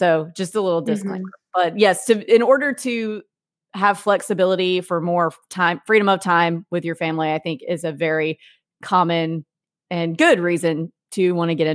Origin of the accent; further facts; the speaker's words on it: Mississippi, United States; I was familiar with it because I grew up in North Mississippi. So we went there growing up and then down here to Destin in the summertime.